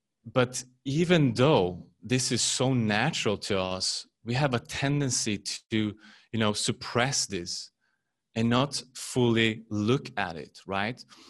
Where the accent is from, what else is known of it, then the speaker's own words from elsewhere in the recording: Sweden; I'm from Sweden as well, cool.